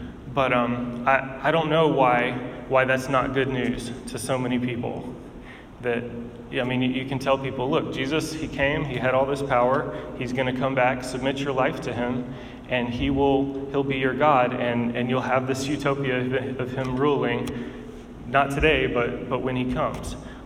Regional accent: United States; And as an American, I believe, like, I'm telling you that this is your life.

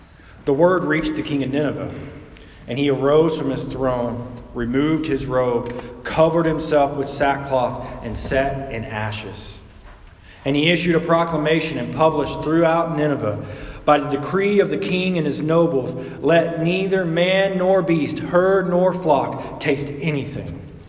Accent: the South, United States; So I remember I grew up in the Bible Belt down south, and every year we would have a revival.

